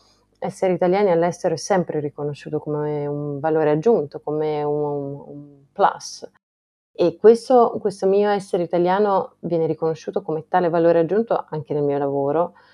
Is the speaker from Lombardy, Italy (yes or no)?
no; Tuscany, Italy; il rapporto con la mia terra è estremamente forte, lo è anche dal punto di vista musicale, dato che è una terra che ha dato i natali a grandissimi compositori, quali Puccini, Mascagni, Catalani, Boccherini, Luporini.